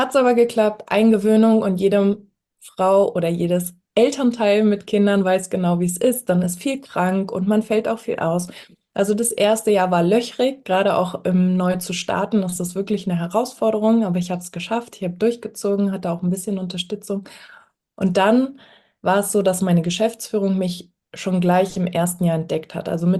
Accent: Berlin, Germany; ich komme aus Berlin

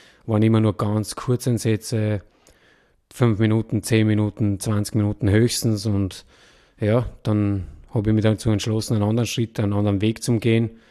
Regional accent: Wilhelmsburg, Lower Austria, Austria; Aufgewachsen bin ich in einem ganz kleinen Dorf in Niederösterreich, in Wilhelmsburg.

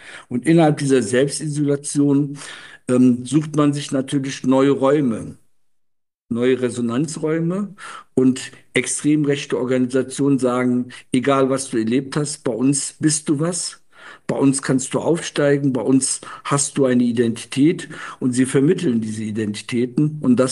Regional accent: Germany; Wir sind klassische Arbeiterkinder, sind in Deutschland aufgewachsen.

